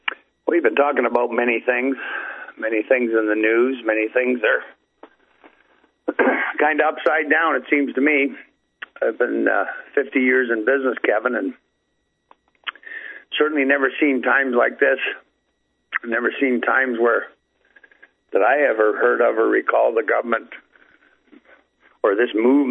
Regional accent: Hamilton, Ontario, Canada; Hamilton is my hometown. That's just an hour drive in the car from where I live now on the edge of Lake Erie.

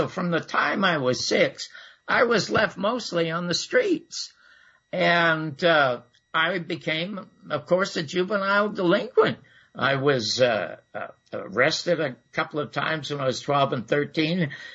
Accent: Toronto, Ontario, Canada; I came from a severely dysfunctional family in Toronto. I was born in the Salvation Army charity ward, an unwanted child

